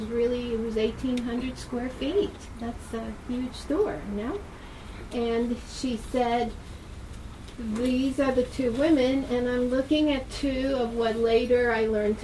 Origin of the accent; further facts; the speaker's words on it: East Coast, United States; And I mind you, I'm from the East Coast, and words like "you're the one," you know.